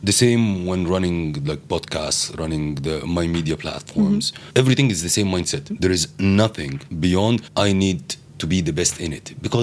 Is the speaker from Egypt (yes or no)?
yes; Egypt; I come from Egypt and I grew my career in two different countries